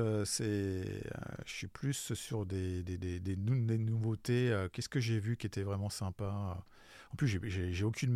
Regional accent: Paris, Île-de-France, France; Je suis parisien

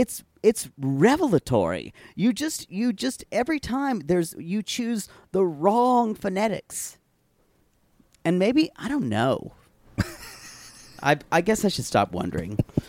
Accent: the South, United States; accent: Southern; Men here have liked my Southern accent.

